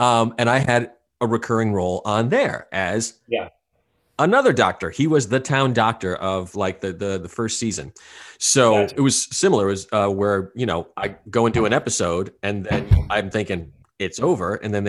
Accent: Rhode Island, United States; And I mean, I'm from Rhode Island. So I know snow, and I know snow in the Southeast.

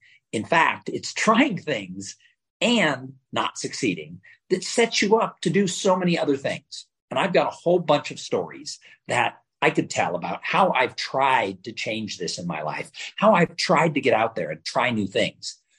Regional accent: Los Angeles, California, United States; I grew up in Los Angeles. I grew up about 20 miles away from Hollywood

